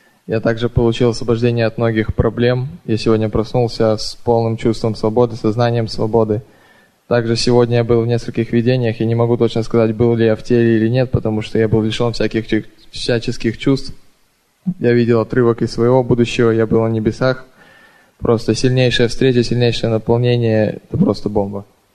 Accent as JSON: {"language": "Russian", "country": "Belarus", "said": "я приехал из Беларуси"}